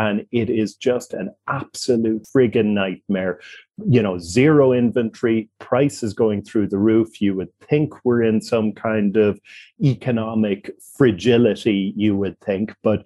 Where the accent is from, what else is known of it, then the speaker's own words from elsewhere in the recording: Cork, Munster, Ireland; I'm back in Cork, my hometown of Cork, for the summer, which I like to spend all my summers here. And my home in Cork is on the other side of town